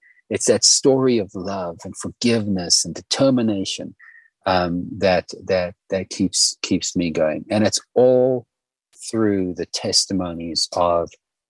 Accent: Zimbabwe; on the Zimbabwean side where I grew up in Zimbabwe.

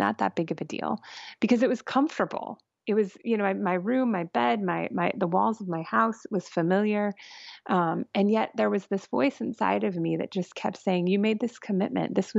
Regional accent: Phoenix, Arizona, United States; And I grew up in Phoenix, Arizona. So huge difference between January in Phoenix and January in Chicago.

